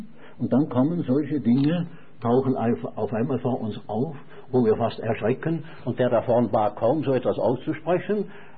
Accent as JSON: {"language": "German", "country": "Switzerland", "said": "das sage ich mal als Schweizer"}